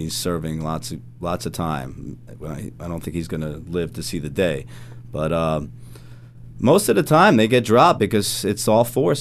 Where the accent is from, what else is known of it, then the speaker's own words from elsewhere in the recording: Flushing, New York, United States; Well, as you know, I'm from Flushing, Queens.